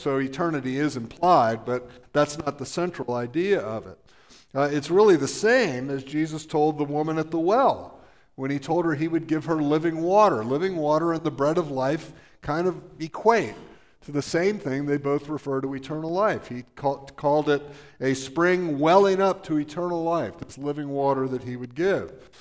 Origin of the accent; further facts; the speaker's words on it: Florida, United States; I was raised in South Florida, and in South Florida we had what were called rock pits